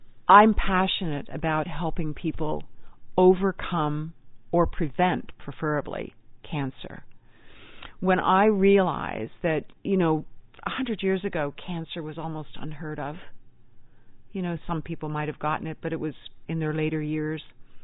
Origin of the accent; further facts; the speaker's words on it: Auchtermuchty, Scotland, United Kingdom; accent: Scots; I'm from Scotland, I shared my wee Scots accent here, from Ochtermochty again. But I'm from Scotland